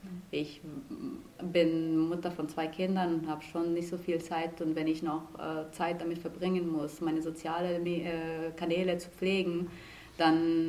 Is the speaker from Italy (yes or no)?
yes; Italy; German is a second language; now in Germany; Ich bin Tochter von einem Koreaner in Italien aufgewachsen